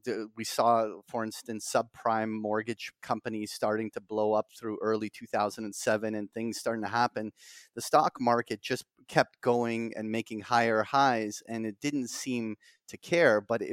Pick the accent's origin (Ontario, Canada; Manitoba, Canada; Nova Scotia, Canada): Ontario, Canada; Toronto; now in Barbados; when I'm from Toronto, even though I'm in Barbados right now